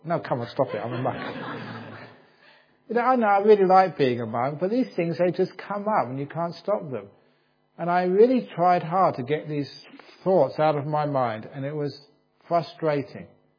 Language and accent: English; England, United Kingdom; born there; Remember, I was born in England, and this was a monastery in the north of Thailand